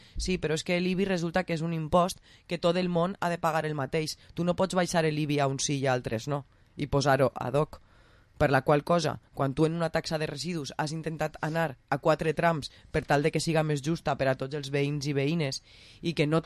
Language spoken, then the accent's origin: Catalan; Valencian Community, Spain; crec que nosaltres com a valencians i com a una comunitat autònoma també amb fonamentació i raons històriques